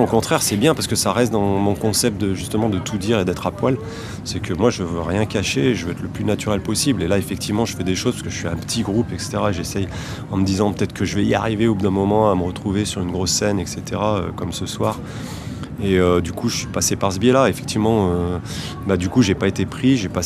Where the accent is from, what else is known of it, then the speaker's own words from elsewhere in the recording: Grenoble, Auvergne-Rhône-Alpes, France; En fait, je suis grenoblois pour bien situer le truc et j'habite ici depuis 3 ans. Je crois que je suis arrivé juste avant le Covid.